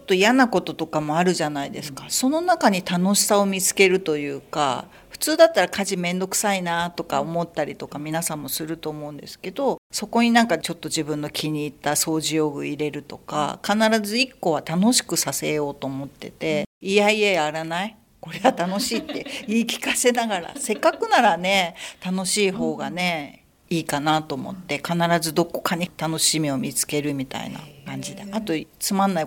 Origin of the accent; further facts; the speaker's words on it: Fujisawa, Kanagawa, Japan; 私は藤沢の中の北側北部なので、まあ、田園が多い陸奥湾で生まれ育ったんですけど